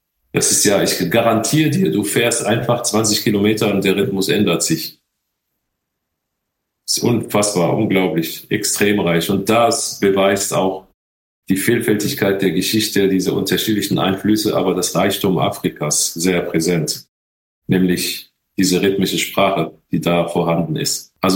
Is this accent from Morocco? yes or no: yes; Morocco; ich komme ja aus Marokko, da hast du immer irgendwelche Musik laufen und Eltern, Großeltern, die sind alle so rhythmisch begabt